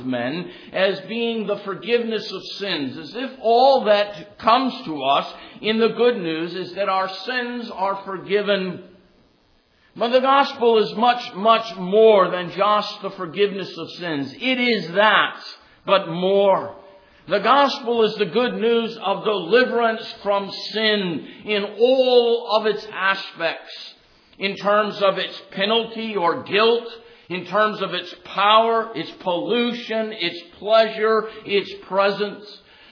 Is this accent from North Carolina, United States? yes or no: yes; North Carolina, United States; born there; I have to confess to them that I'm a northerner because I was born in North Carolina. But for you here in Virginia, I'm a true southerner. I was born south of here.